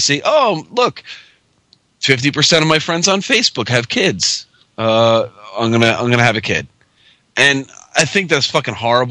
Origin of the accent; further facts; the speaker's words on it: New Jersey, United States; I can't believe we're both from Northern New Jersey because no one did that.